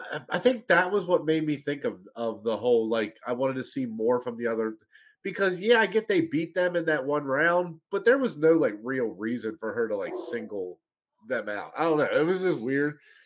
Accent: Ireland; You're racist. I'm Irish.

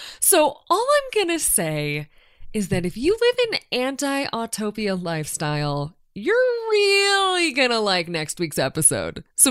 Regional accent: Midwest, United States; As a Midwesterner, I hate asking this

